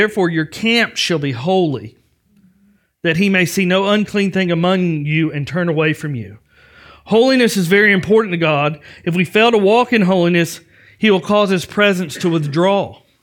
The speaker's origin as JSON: {"language": "English", "region": "the South", "country": "United States", "tie": "born or raised there", "said": "You know, growing up in the South, we had two sets of dishes."}